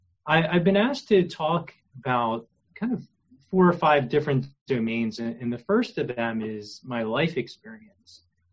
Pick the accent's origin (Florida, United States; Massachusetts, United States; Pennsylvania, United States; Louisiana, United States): Pennsylvania, United States; Lancaster; So as was discussed, I'm born and raised in Lancaster. I love Lancaster. It's very wonderful to be back.